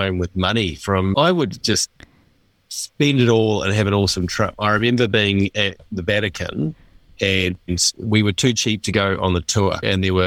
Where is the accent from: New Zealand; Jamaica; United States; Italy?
New Zealand; Hamilton, Waikato; So I grew up in Hamilton, so in the Waikato.